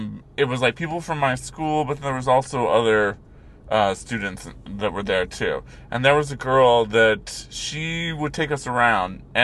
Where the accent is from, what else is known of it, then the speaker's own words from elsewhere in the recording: Virginia, United States; going to a wedding back home. I'm from Virginia.